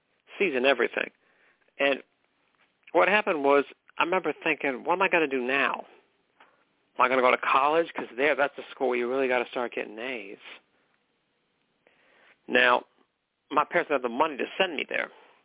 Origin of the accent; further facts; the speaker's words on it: McKinleyville, California, United States; my hometown of McKinleyville, California, where horses had the right of way.